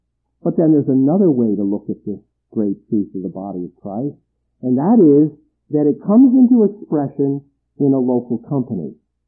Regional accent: United States; I've got to admit, I'm an American, and we love teams.

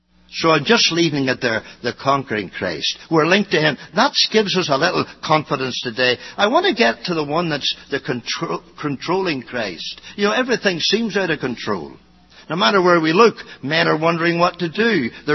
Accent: Ireland; I'm not at all brave at all, even though I'm Irish.

